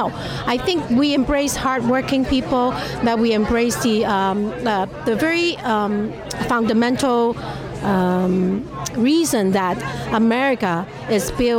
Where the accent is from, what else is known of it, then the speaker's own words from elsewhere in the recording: Hong Kong; moved away; I'm from Hong Kong. I've been here 20-some years